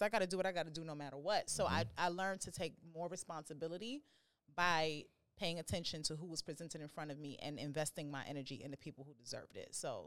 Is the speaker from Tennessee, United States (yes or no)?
no; New York, United States; I hear that, and I'm from New York, so I just start seeing people that look like this.